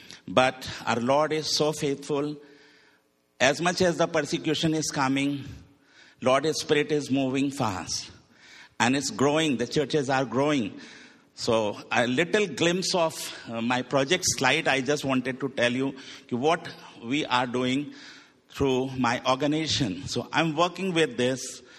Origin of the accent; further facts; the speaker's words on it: India; English is a second language; So I come from India.